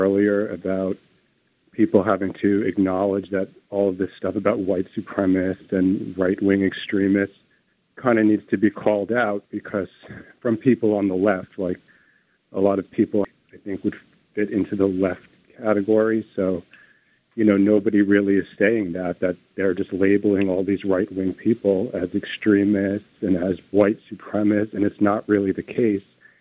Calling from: Jersey City, New Jersey, United States; Hi, I'm just calling from Jersey City.

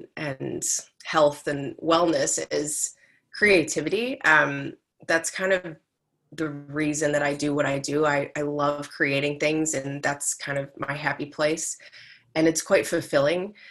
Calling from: Melbourne, Victoria, Australia; I am tuning in from Melbourne, Australia, and it is 6 a.m. on a Saturday.

